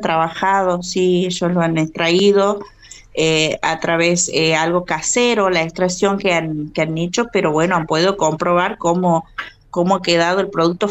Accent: Weisburg, Santiago del Estero, Argentina; Yo soy de aquí de Weisburg, soy nacida, criada

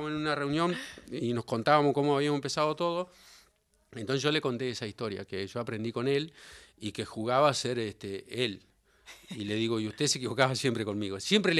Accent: Victorica, La Pampa, Argentina; Yo soy de un pueblo que se llama Vitorica, que es el primer pueblo de La Pampa.

